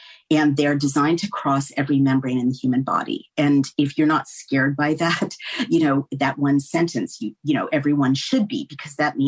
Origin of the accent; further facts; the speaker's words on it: San Francisco, California, United States; I will just preamble this by saying I grew up in San Francisco.